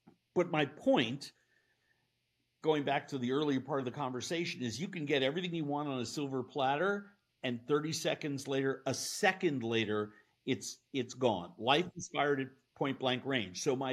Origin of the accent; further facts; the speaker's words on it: East Coast, United States; I, as a little kid growing up on the East Coast, learned from my parents how the ocean systems work.